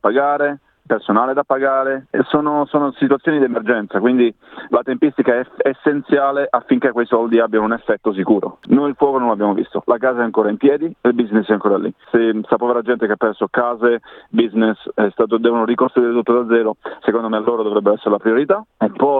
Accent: Apulia, Italy; accent: Apulian dialect; Noi abbiamo un detto nel nostro dialetto in Puglia

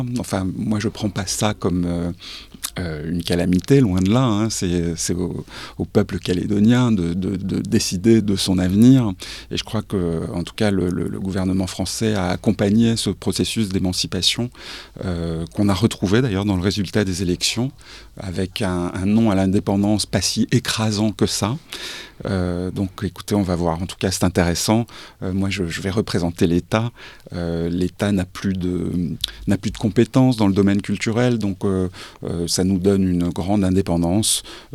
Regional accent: France; now in Melbourne, Australia; Alors surtout quand on est français, on sent que ici tout est fait pour privilégier le centre-ville

